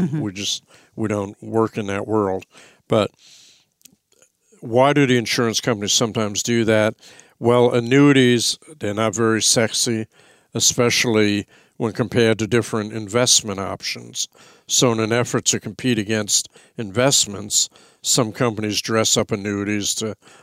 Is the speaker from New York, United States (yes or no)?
yes; New York, United States; accent: New York; And I think that some of my New York accent got corrupted in the South